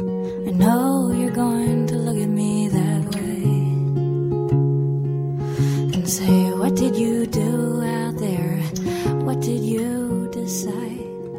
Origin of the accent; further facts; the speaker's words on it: Norrland, Sweden; Men som norrlänning och uppväxt i en liten by, då är jag van att lösa konflikter